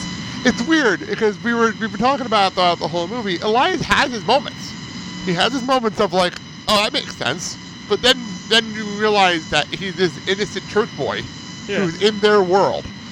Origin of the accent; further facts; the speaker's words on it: New Jersey, United States; But when I was growing up in Jersey, there was a couple of girls that were like that.